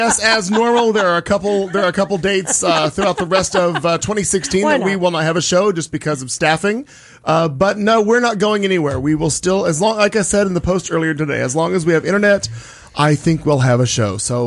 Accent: United States; not only as an American, but as a gay man in this world

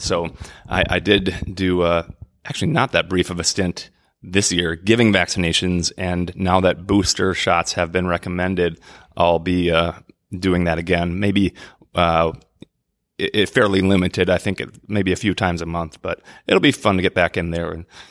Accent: Minnesota, United States; right along the St. Croix River in lovely Minnesota, my home state.

